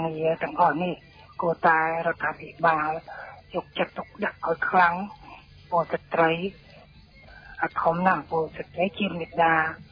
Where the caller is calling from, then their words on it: Kandal, Cambodia; មកពីខេត្តទៅខងស្នួរខេត្តកណ្ដាល